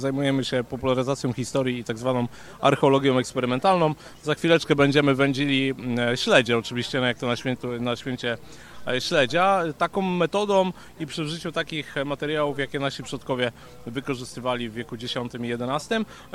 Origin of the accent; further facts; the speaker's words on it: Poznań, Greater Poland Voivodeship, Poland; now in Koszalin, Poland; ja się przeprowadziłem na Pomorze 13 lat temu, więc to pochodzę z Poznania, ale przyjechałem do Koszalina w 2009 roku.